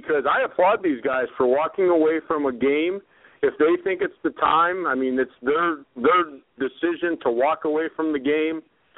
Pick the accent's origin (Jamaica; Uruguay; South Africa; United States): United States; Green Bay, Wisconsin; now in Western Pennsylvania, United States; I'm originally from Green Bay, but I live now in Western PA, so I live in Steeler country.